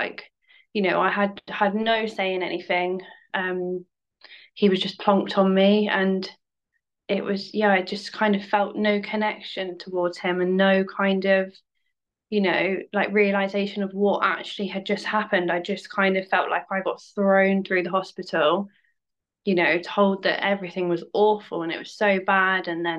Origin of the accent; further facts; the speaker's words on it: South West England, United Kingdom; I'm 26 from Cornwall